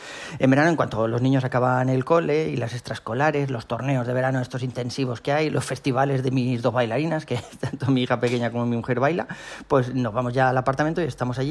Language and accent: Spanish; Valencian Community, Spain; born there; moved away as an adult; now in Tres Cantos, Spain; creo que os he comentado ya alguna vez que soy valenciano, ¿verdad? O sea, mi mujer y mis hijos también. Nacimos todos allí y nos trasladamos aquí a vivir a Madrid, a Tres Cantos, hace unos 7 u 8 años